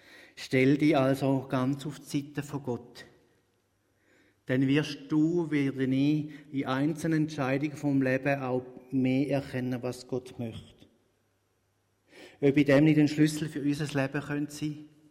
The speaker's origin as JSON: {"language": "German", "region": "Schaffhausen", "country": "Switzerland", "said": "Ich komme aus der Region Schaffhausen."}